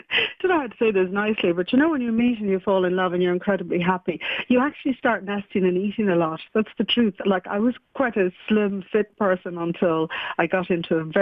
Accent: Dublin, Leinster, Ireland; I grew up in the Phoenix Park, so I guess I was lucky. We live in a lodge there

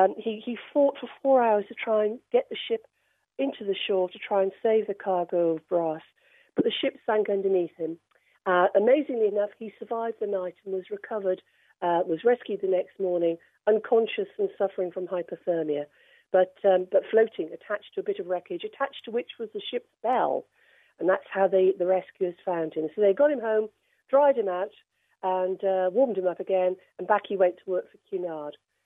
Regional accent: Cardiff, Wales, United Kingdom; I was born in Wales and I grew up in Cardiff. … … They were from West Wales.

